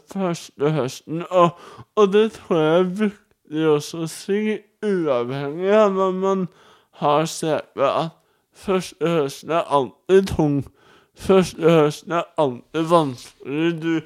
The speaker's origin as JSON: {"language": "Norwegian", "town": "Bærum", "region": "Akershus", "country": "Norway", "tie": "born or raised there", "said": "hadde du kjørt forbi huset mitt hjemme i Bærum, hvor jeg kommer fra"}